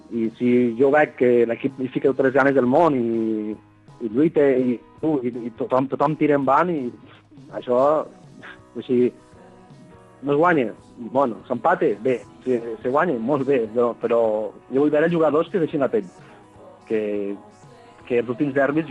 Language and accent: Catalan; Balaguer, Catalonia, Spain; Vinc de Balaguer, faig 150 quilòmetres de baixar i després de pujar.